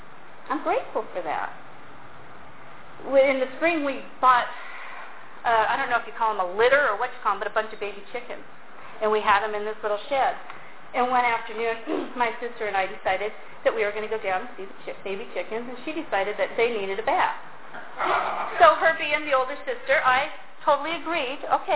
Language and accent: English; Montana, United States; I realized growing up in Montana, I had seen elephants and giraffes because I've been to the San Diego Zoo.